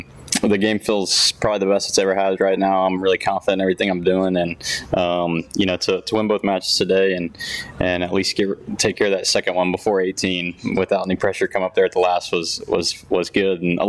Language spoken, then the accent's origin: English; Dayton, Ohio, United States; So I'm originally from Dayton. This feels like a Midwest-style course.